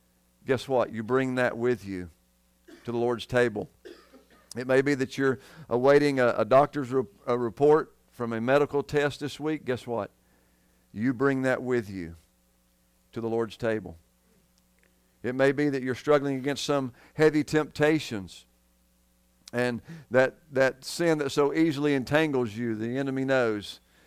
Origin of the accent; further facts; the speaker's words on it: Georgia, United States; I grew up in North Georgia, and you look at all a lot of the country Baptist churches, and there's two buildings sitting there.